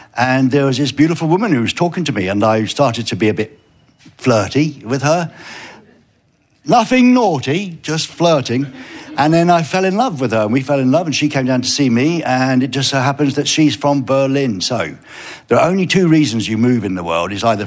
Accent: England, United Kingdom; moved away as an adult; also born or lived in Spain; I had to decide where I would want to live as a resident, as an Englishman

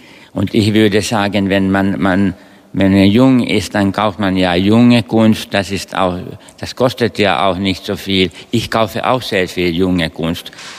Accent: Berlin, Germany; Ich bin auch Berliner.

